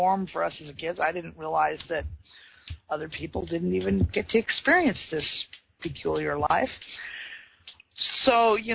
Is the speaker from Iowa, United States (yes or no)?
yes; Iowa, United States; I grew up in Iowa, and my mother was from New Mexico.